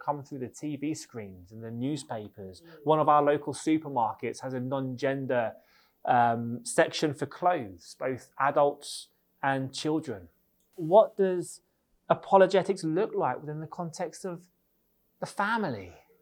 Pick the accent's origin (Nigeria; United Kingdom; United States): United Kingdom; England; now in Northern Ireland, United Kingdom; This is more based upon my experience of England, maybe slightly, because I'm from England. I've been in Northern Ireland a relatively short time.